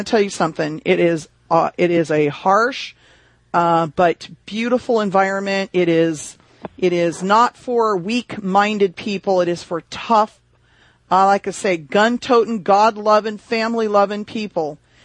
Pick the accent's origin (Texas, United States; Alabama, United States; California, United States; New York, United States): Texas, United States; born there; also born or lived in Oregon; I was born in Texas, and then I moved to Oregon, of all places.